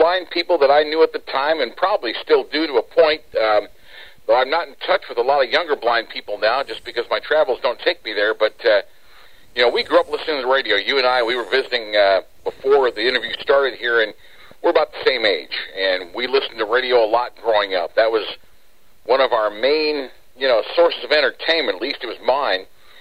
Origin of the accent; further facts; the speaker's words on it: Washington, United States; I grew up in Washington State and then went to college there at Washington State University, and then in my broadcasting career, spent time in Washington, Oregon, and Idaho, and then back into Oregon, and then came here to California in 1989 from Oregon.